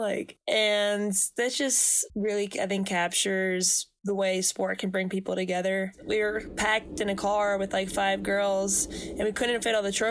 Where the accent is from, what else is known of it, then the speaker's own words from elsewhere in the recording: New York, United States; I'm from the New York area, and every summer they have streetball tournaments.